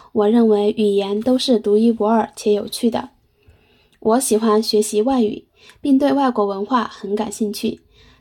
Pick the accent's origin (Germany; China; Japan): China; Chengdu, Sichuan; Japanese is a second language; 出身地は四川省成都市です。